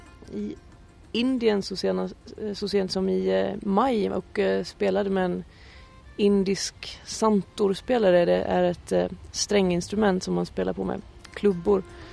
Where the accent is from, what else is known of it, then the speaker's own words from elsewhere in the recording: Jönköping County, Sweden; Och då började jag spela på kulturskolan i Jönköpingstrakten där jag kommer ifrån.